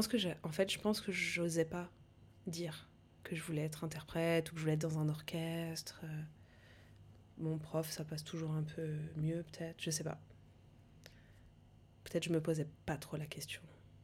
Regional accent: Bastia, Corsica, France; now in Aix-en-Provence, France; En arrivant de la Corse, pas du tout.

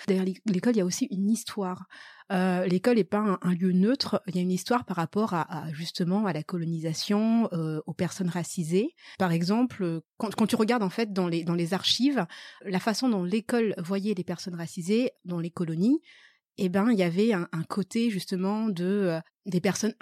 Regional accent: Madagascar; qu'elles sachent qui elles sont, d'où je viens et l'histoire de Madagascar de par ma bouche

